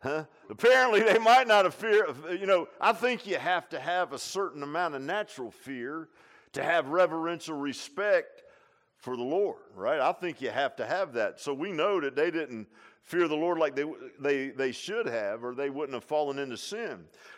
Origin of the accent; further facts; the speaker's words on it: Virginia Beach, Virginia, United States; we came from Virginia Beach. I mean, you know, it was like cultural shock, man. You know, you leave Virginia Beach, modern ranch house, man, all the conveniences. We go up to Grayson County, Virginia, to my great-grandmother's house